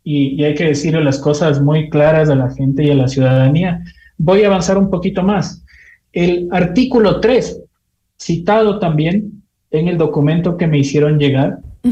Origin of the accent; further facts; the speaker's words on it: Quito, Pichincha, Ecuador; toda mi vida he vivido en Quito, desde que tengo uso de razón. Yo crecí en Cotocoldado, estudié en el Central Técnico, viví antes de salir con una beca toda mi vida en Quito. No he vivido en otra ciudad en este país que no sea la capital de los ecuatorianos.